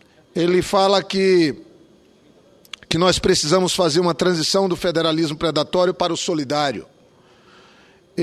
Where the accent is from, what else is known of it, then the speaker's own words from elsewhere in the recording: Acre, Brazil; como acriano